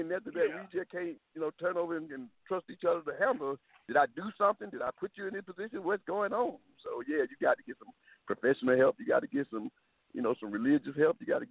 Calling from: Atlanta, Georgia, United States; from Atlanta.

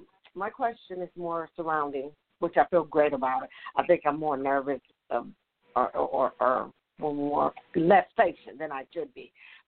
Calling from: Tennessee, United States; I am calling from Tennessee, even though my area code is Wisconsin. I live in Tennessee.

